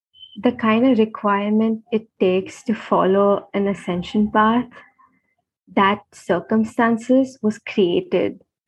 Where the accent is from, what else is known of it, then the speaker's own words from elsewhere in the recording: India; English is a second language; for me, especially as an Indian, it feels like almost as if that's not the real thing